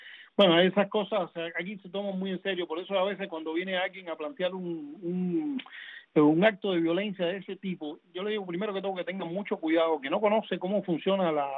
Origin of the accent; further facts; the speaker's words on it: Cuba; No nos dejaban salir, nos tenían prisioneros en Cuba, sin razón, sin motivo.